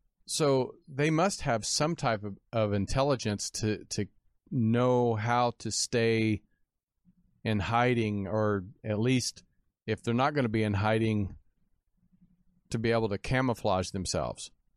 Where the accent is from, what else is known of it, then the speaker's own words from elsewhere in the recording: Kansas, United States; Well, growing up in Kansas, we used to go out deer hunting, and we used to also go deer antler hunting.